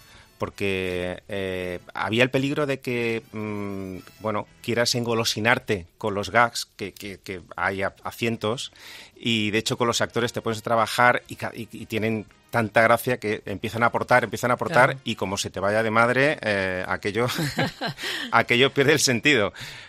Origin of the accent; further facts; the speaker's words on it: Seville, Andalusia, Spain; por primera vez en Sevilla, yo que soy sevillano, para mí, aunque el acento no me delate